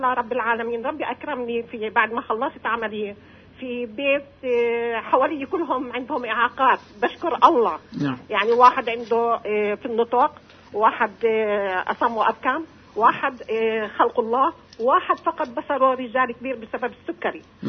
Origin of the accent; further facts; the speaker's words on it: Iraq; فاحنا لما جيت من العراق